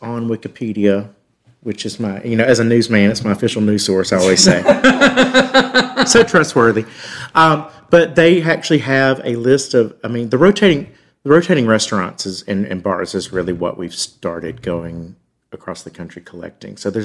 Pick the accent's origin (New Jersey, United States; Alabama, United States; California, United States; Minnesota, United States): Alabama, United States; I had expensive tastes as a child growing up in Alabama.